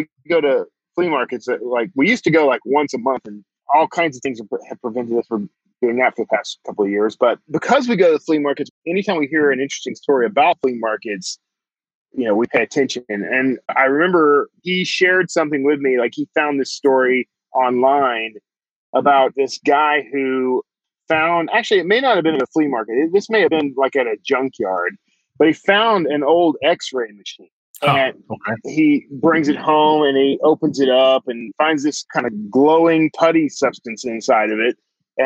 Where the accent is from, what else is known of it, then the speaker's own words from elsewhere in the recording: Wild Peach, Texas, United States; So I grew up in Wild Peach, Texas, and my cousins and I and all our friends, you know, we all lived miles from each other, really.